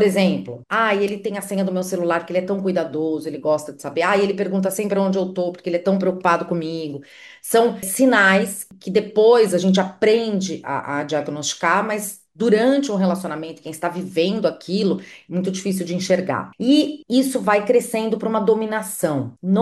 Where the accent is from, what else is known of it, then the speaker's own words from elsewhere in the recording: Santos, São Paulo, Brazil; eu sou de uma cidade aqui do litoral de São Paulo, eu sou de Santos